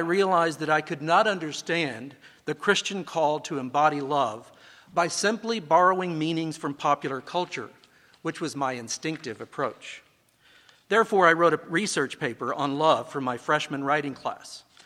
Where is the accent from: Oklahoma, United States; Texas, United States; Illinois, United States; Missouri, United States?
Illinois, United States; my hometown in southern Illinois, near Evansville